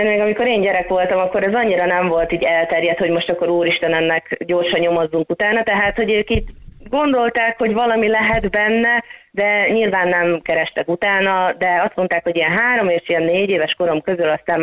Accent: Slovakia; mivel én Szlovákiából származom, tehát hogy egy magyar család voltunk valószínűleg

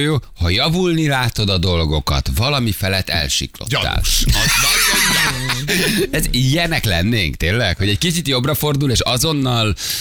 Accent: Hungary; érezni, hogy bármire képesek vagyunk, hogy magyarok vagyunk, hogy meg tudjuk oldani.

